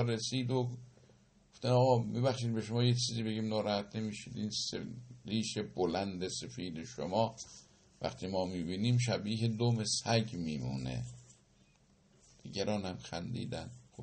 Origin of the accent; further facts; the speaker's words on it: Iran; برای ما هم به عنوان یک ایرانی واقعا برای ما افتخار